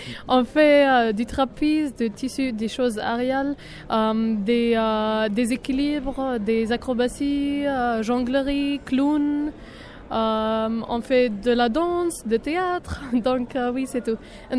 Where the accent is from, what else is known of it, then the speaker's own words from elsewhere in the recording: Jerusalem, Palestine; born there; French is a second language; moi je suis née à Jérusalem et moi je ne peux pas aller là-bas par exemple.